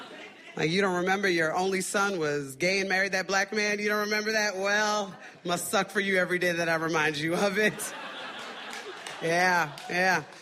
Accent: New Jersey, United States; I grew up in New Jersey. I used to love roller skating.

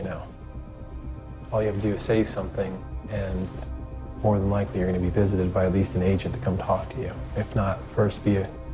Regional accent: Washington, District of Columbia, United States; born there; now in Fairfax, United States; I was born in Washington, D.C., and my mom having to raise five kids and working two jobs, this country embraced her and gave her the opportunity.

